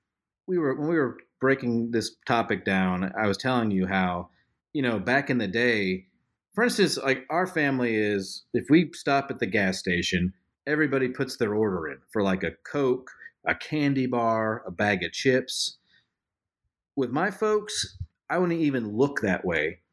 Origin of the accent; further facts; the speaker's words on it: Florida, United States; hey, just know I grew up in South Florida in a neighborhood with a homeowners association.